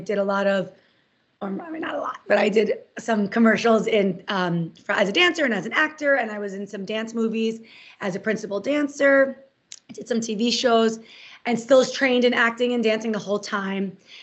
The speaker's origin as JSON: {"language": "English", "town": "Cherry Hill", "region": "New Jersey", "country": "United States", "tie": "born or raised there", "also_born_or_lived": "Queens, New York", "said": "I'm from Queens, New York originally, but I grew up almost wholly in Cherry Hill, New Jersey."}